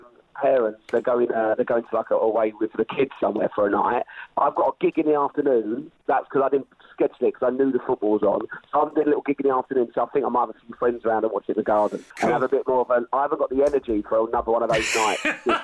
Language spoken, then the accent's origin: English; England, United Kingdom; because we're English, we're always losing to the Germans.